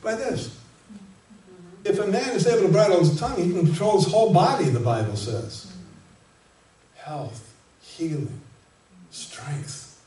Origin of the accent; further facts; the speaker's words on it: Connecticut, United States; And Lori and I grew up in the Connecticut area, and we used to go down to Mystic Harbor, see all the clipper ships.